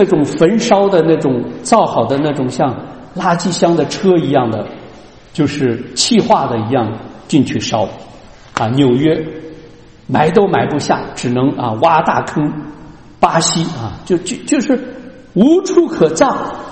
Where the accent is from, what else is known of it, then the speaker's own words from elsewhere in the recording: China; 不像我们中国人说啊，这个人死如灯灭，死了就什么都没有了啊